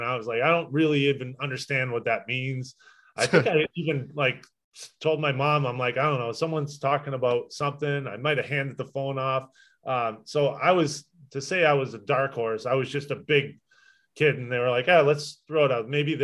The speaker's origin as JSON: {"language": "English", "town": "Boston", "region": "Massachusetts", "country": "United States", "tie": "born or raised there", "said": "You imagine that, growing up in Boston and having Ray Bourque be my first partner."}